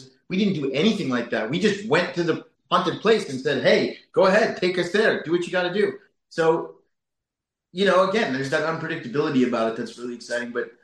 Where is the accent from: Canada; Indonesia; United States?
Canada; we're Canadian filmmakers who work with Canadian actors a lot of the times.